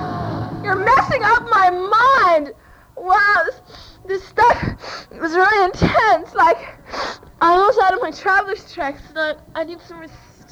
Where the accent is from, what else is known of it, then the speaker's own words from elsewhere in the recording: California, United States; Hey, I'm from California, and I get right to the point.